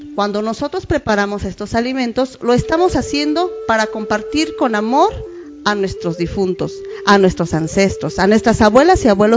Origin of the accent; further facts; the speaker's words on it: Ixhuatlán del Café, Veracruz, Mexico; Mi pueblo se llama Ixhuatlán del Café. Está en la región montañosa central del estado de Veracruz, México.